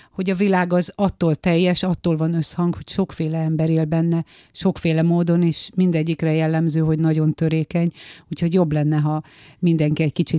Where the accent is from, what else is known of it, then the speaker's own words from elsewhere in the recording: Nyírád, Veszprém County, Hungary; Én pedig Nyírádról, az viszont kisfalu, így van. Pontosan abban a háromszögben, ahol a Vörösiszap volt